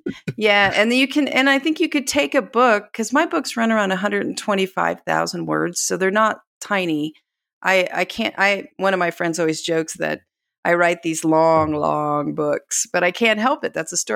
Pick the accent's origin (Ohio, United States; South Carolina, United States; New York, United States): Ohio, United States; I grew up west of Toledo, okay. Right up in the corner by Indiana and Michigan, right. Like a mile from the Michigan line, right up in there.